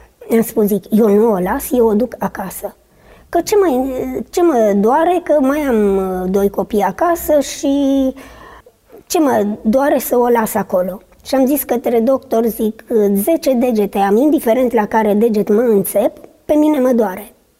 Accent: Lugoj, Timiș County, Romania; eu sunt din Lugoj și cunoscusem un băiat

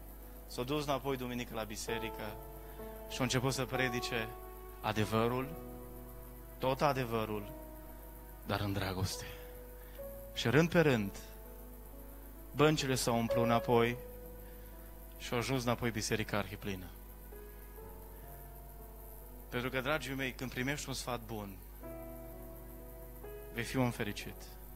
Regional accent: Brădet, Bihor County, Romania; Eu stau la Padiș. Eu stau la Brădet, e stațiune turistică de interes național Brădetul. În satul meu natal.

